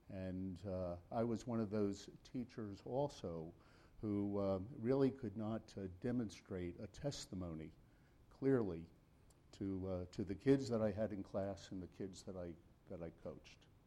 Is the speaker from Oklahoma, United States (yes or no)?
no; New Jersey, United States; And so we grew up in the North. We grew up in New Jersey, known each other.